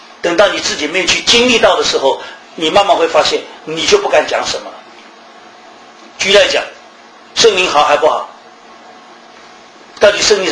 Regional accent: Shanghai, China; 我们上海常常有这种叫，我们上海人一句话叫什么，叫西装必塞

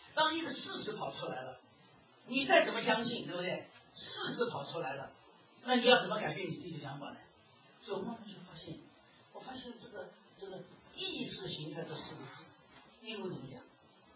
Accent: Shanghai, China; 在上海每一个弄堂里面都有一个火，都有一个炼钢炉的。我小时候在那边看的

